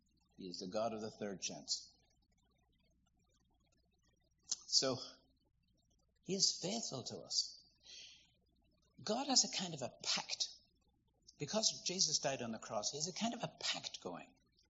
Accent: Northern Ireland, United Kingdom; In the country I come from, I was born in Northern Ireland.

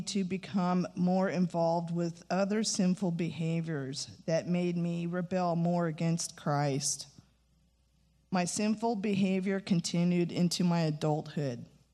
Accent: Santa Clara, California, United States; as a child growing up in Santa Clara, I was raised to be Catholic. I attended church, catechism, and Catholic school as well.

